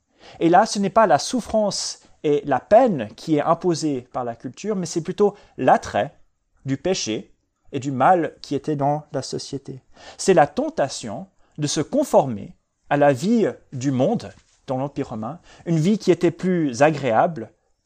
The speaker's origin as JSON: {"language": "French", "country": "Switzerland", "said": "Nous sommes des Suisses, pour la plupart d'entre nous."}